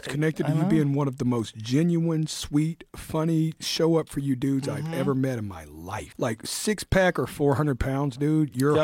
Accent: Tennessee, United States; I'm from Tennessee. They're nothing but hills.

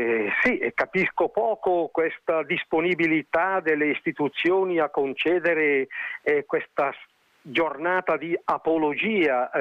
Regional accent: Bergamo, Lombardy, Italy; io sono bergamasco, io ho avuto come compagni di infanzia Calderoli e Castelli, per capirci, per cui le mie radici sono da quelle parti

